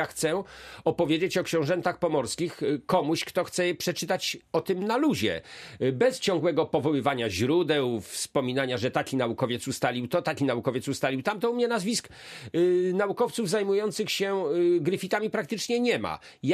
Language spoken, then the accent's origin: Polish; Szczecin, West Pomeranian Voivodeship, Poland; No ja jestem pomorzaninem stuprocentowym, urodzonym tutaj w Szczecinie i po prostu, w szczególności w czasach, kiedy byłem studentem, o studiowałem w Warszawie, bo jeszcze nie było w Szczecinie uniwersytetu